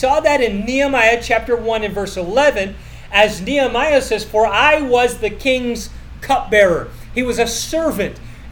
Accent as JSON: {"language": "English", "country": "Canada", "tie": "born or raised there", "said": "for me as a farm boy growing up in Canada"}